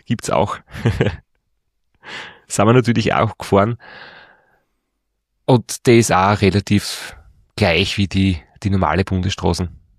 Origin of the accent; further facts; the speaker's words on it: Styria, Austria; habe einige Jahre in Leoben gelebt, ich war dort auf der Montanuni, ich bin dort sehr viel trainieren gewesen und ich bin ja im Bezirk Leoben aufgewachsen und geboren.